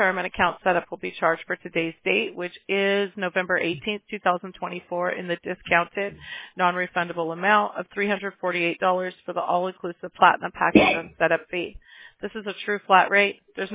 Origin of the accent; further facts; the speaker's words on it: Mobile, Alabama, United States; born there; So I was born in Mobile, Alabama.